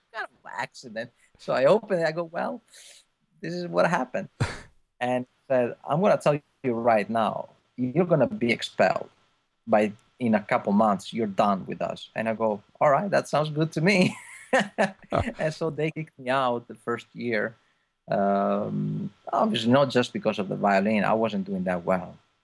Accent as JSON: {"language": "English", "town": "Rovigo", "region": "Veneto", "country": "Italy", "tie": "born or raised there", "said": "So when I was 11, I went to the conservatory back in my hometown in Rovigo."}